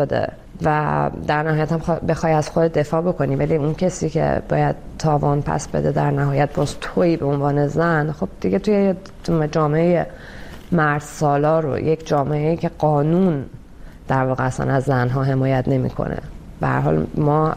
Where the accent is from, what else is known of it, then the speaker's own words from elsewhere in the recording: Iran; moved away; از ایران اومدم